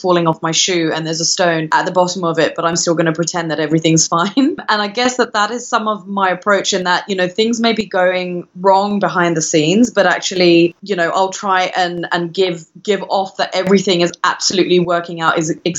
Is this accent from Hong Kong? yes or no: no; United Kingdom; My cultural background is I'm Indian, South Indian. My parents are originally from there and I was brought up in the UK, but I go back there pretty much about once a year.